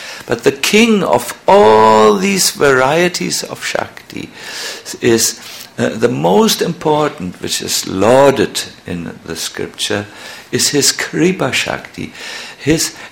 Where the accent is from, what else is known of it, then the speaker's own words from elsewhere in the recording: Germany; So please listen and spot me. I'm from Germany.